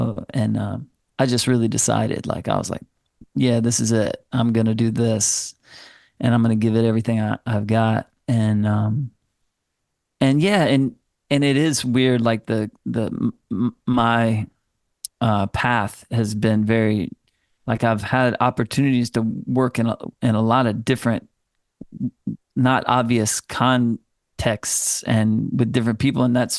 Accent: Anderson, South Carolina, United States; when we played in my hometown in Greenville, South Carolina, like I grew up in Anderson, but Greenville is like the big town, you know, next to us, 45 minutes away

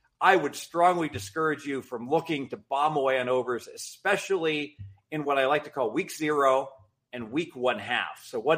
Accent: Ohio, United States; Well, I grew up in Southern Ohio.

